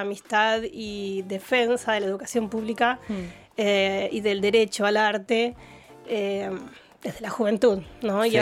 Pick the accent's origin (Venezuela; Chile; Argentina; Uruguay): Argentina; San Clemente del Tuyú, Buenos Aires Province; yo soy costera, Martina también, somos del Partido de la Costa.